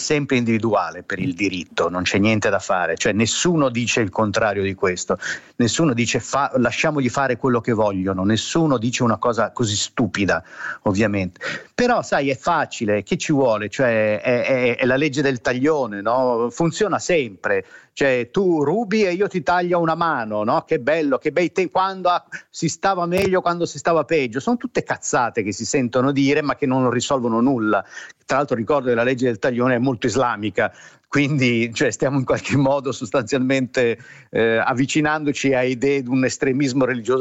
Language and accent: Italian; Milan, Lombardy, Italy; come quando io da ragazzino a Quarto Giaro, insomma, eravamo tutti terroni